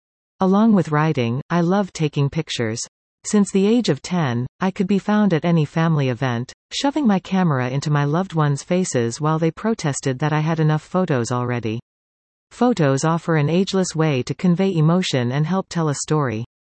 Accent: Devon, Alberta, Canada; also born or lived in Newfoundland; Although I was born in Newfoundland, and a part of my heart will always remain there, I grew up in a town just outside of Edmonton, called Devon. Growing up in a small town with a population of less than 5,000 people

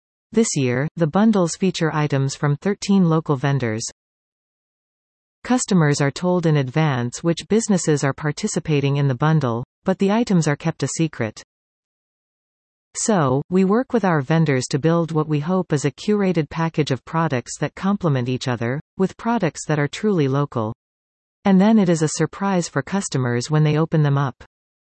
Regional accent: North Bay, Ontario, Canada; We're all from North Bay, we grew up with these businesses.

